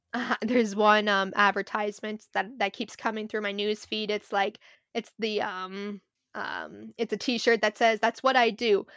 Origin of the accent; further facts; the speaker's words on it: Oregon, United States; When I go visit my family, like my hometown's known for the Oregon Shakespeare Festival